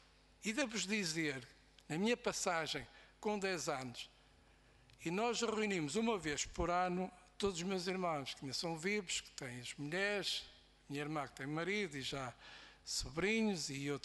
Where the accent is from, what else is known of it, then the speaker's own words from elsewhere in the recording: Norte, Portugal; porque eu digo aquilo que sinto, porque eu sou do Norte.